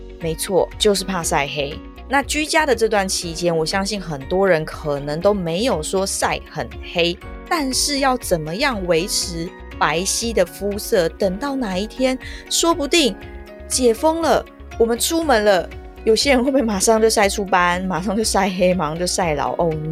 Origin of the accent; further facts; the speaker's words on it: Yilan County, Taiwan; 因为我是宜兰人嘛，你知道宜兰人就是真的是偏好户外活动会比较多